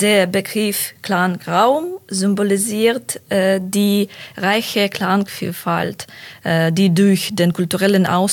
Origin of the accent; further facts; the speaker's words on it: Ukraine; German is a second language; moved away as an adult; now in Germany; ich komme aus der Ukraine und lebe seit 1,5 Jahren in Deutschland.